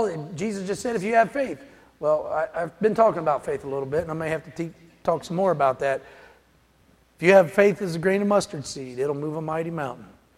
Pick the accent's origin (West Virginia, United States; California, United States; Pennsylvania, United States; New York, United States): West Virginia, United States; See, I'm from West Virginia. It's a beautiful state to be from. It's a hard life. There's very little flat ground.